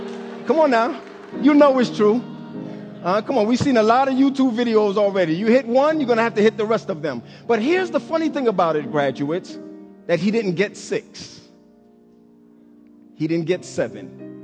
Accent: the South, United States; I'm from the South. I don't want nobody to know I'm from the South.

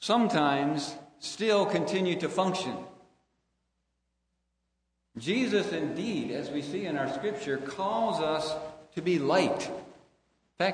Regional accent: Cincinnati, Ohio, United States; I grew up in Cincinnati, Ohio. And we lived out in the suburbs about 8 or 10 miles from the church.

